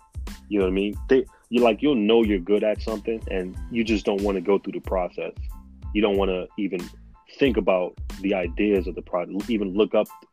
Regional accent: New York, United States; I'm from New York, bro.

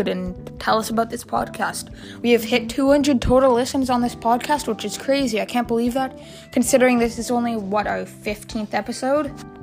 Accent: Canada; Since we're Canadian.

